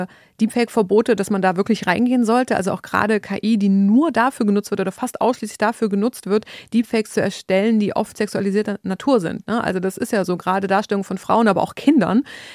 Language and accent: German; Saxony-Anhalt, Germany; ich komme ja aus Sachsen-Anhalt und ich werde meine Heimat nicht der AfD zum Fraß vorwerfen.